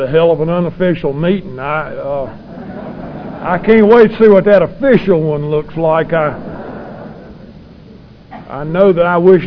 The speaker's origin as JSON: {"language": "English", "town": "Greensboro", "region": "North Carolina", "country": "United States", "tie": "born there", "said": "I was born up in Greensboro where Dick and I met when I first came in the program."}